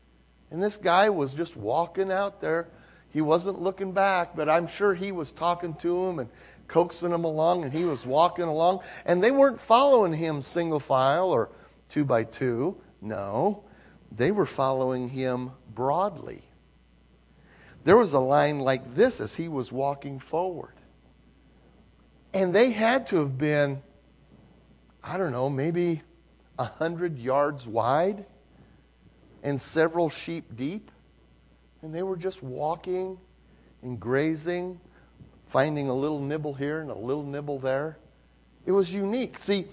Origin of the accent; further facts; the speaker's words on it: Stanhope, Iowa, United States; I mean, I was raised in Stanhope, Iowa. Stanhope had 4 stop signs, did not have a stop light.